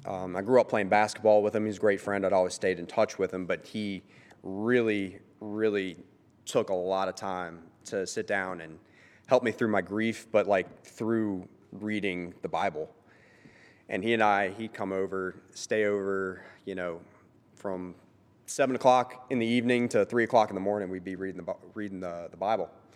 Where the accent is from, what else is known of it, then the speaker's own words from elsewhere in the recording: Louisiana, United States; I'm from South Louisiana, and as such, grew up Catholic, raised in a Catholic family.